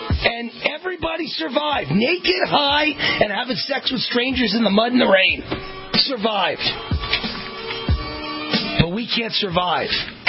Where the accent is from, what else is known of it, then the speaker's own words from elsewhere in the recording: Mount Vernon, New York, United States; I grew up in Mount Vernon.